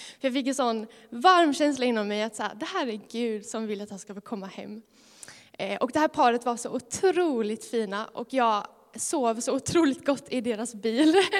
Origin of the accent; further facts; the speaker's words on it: Kristianstad, Skåne, Sweden; Kommer ni från Kristianstad? Det är jag med.